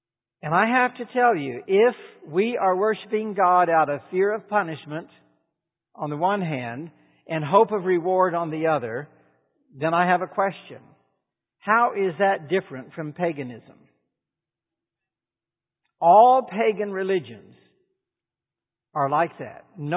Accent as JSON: {"language": "English", "region": "the South", "country": "United States", "tie": "born or raised there", "said": "I was raised in the South"}